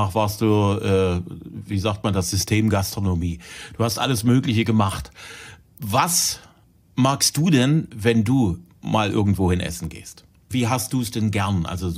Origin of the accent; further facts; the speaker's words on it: East Germany, Germany; Du bist ja genau wie ich ein Kind der DDR-Schulküche.